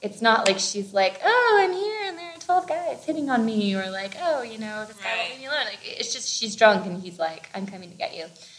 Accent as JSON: {"language": "English", "region": "Virginia", "country": "United States", "said": "I mean, I'm from the East Coast, too."}